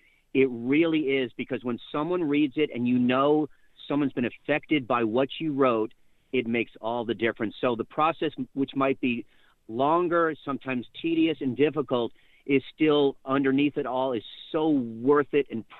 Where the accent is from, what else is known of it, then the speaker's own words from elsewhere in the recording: Long Island, New York, United States; moved away as an adult; now in Texas, United States; It really began in Texas. I moved from Long Island, New York to Texas, which is part of the whole story in the first book, Gambling with God, in my early 30s.